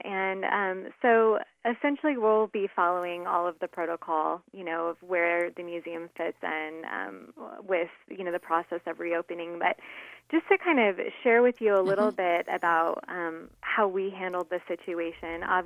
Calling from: Naples, Florida, United States; I'm actually up in Naples, I'm the start of the other county.

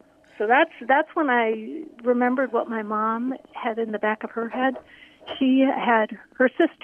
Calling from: Ely, Minnesota, United States; I am on the shores of Fall Lake, just outside of Ely, Minnesota right now.

